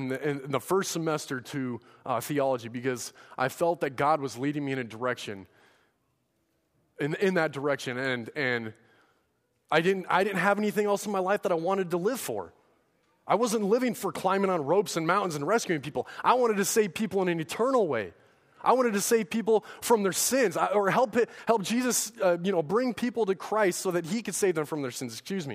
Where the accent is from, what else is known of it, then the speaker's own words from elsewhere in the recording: Washington, United States; now in Nebraska, United States; Nebraska's a nice state, but I'm from Washington.